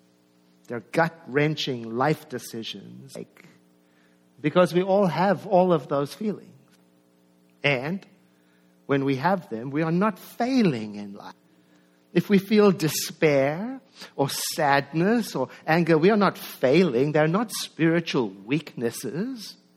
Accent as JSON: {"language": "English", "country": "South Africa", "tie": "born there", "said": "I was born in South Africa in 1961."}